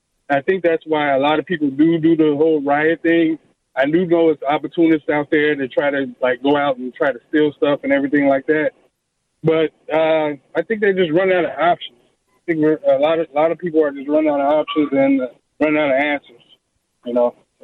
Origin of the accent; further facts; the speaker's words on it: Chicago, Illinois, United States; now in Phoenix, United States; Hey, I grew up in Chicago, man. I just moved out here to Phoenix like 2 years ago.